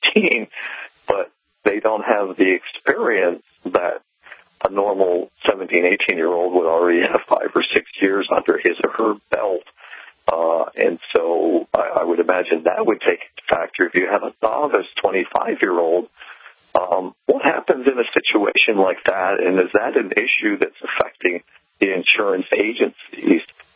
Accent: Massachusetts, United States; I'm 16 and a half, where I grew up in Massachusetts.

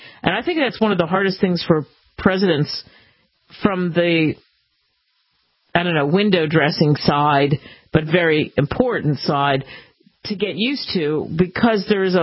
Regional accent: Cherry Hill, New Jersey, United States; Used to be a place, I grew up in Cherry Hill, New Jersey, and it was used to be the Latin Casino

